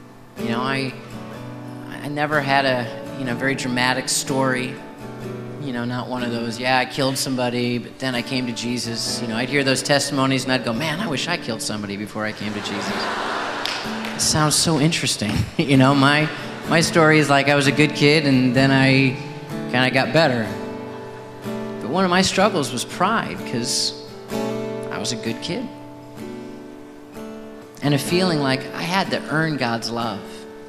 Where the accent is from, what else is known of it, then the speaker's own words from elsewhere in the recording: Midwest, United States; I grew up in the Midwest, and she grew up on the West Coast.